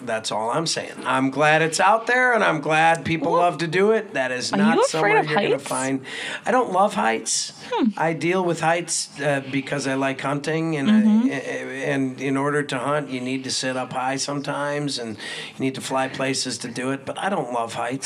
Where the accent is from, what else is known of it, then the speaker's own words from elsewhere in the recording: Wisconsin, United States; We were raised in Wisco, and we love talking about the outdoors